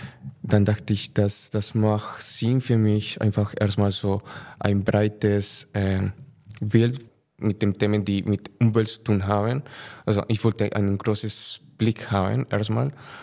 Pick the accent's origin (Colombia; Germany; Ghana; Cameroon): Colombia; German is a second language; also ich komme ursprünglich aus Kolumbien und da habe ich Wirtschaftsingenieurwesen studiert